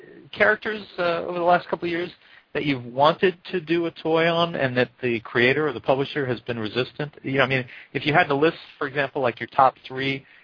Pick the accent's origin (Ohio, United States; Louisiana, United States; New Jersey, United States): New Jersey, United States; I mean, I grew up in New Jersey. I mean, and so, you know, we'd see it in the New York Daily News.